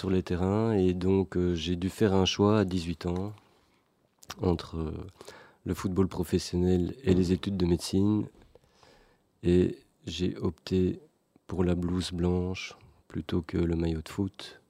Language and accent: French; Belgium; born there; Je suis né en Belgique